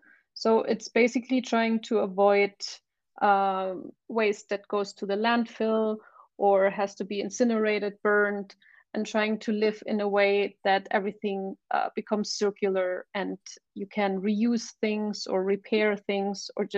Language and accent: English; Germany; moved away as an adult; also born or lived in Berlin; now in Reykjavik, Iceland; I'm from Germany. I moved to Iceland 5 years ago, and I tried to live sustainable or more like a zero waste lifestyle in Berlin, where I lived before I moved here.